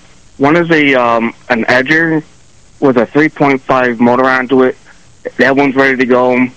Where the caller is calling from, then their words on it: Batavia, United States; from Batavia.